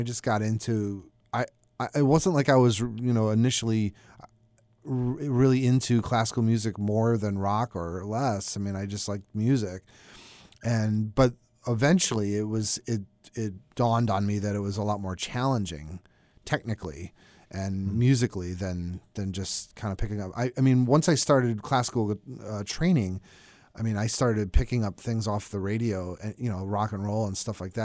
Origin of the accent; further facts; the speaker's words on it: Buffalo, New York, United States; Growing up in Buffalo, New York, my mother was working as a secretary at the time for the library at my elementary school